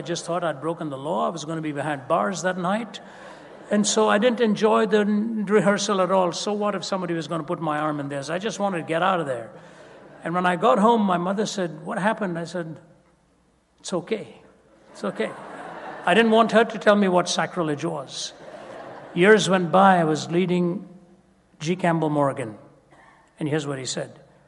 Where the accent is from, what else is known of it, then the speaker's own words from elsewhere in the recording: Delhi, India; when I was growing up in Delhi, my father used to, our ancestors go back to the highest caste of the Hindu priesthood. But some generations ago, there was a conversion and then there was a nominalism that crept in. So we used to go to an Anglican church.